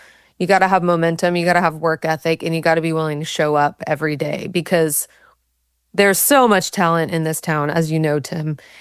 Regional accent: Texas, United States; now in Nashville, United States; Born and raised in Texas. Loved music, never wanted to perform or sing or write or anything. I discovered in college I wanted to be in the music business. So moved up to Nashville after graduation

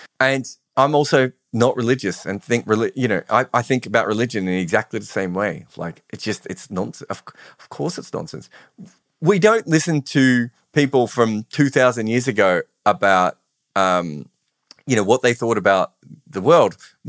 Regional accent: Melbourne, Victoria, Australia; now in London, United Kingdom; So I'm still really proud of being an Australian, but I'm really proud of being a Victorian. And I'm really proud of coming from Melbourne. And I'm really proud of coming from the northern suburbs of Melbourne. And I'm really proud of being part of the culture in London

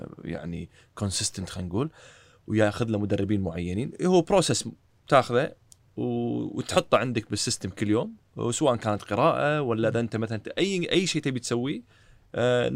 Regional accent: Kuwait; عندنا بالكويت

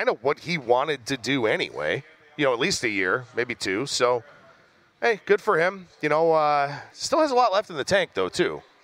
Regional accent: Cleveland, Ohio, United States; I feel like I never mentioned that I'm from Cleveland.

